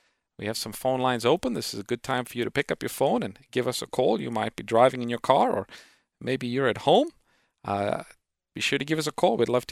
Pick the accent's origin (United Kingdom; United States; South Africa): South Africa; now in North America; I am originally from Africa. I grew up in South Africa.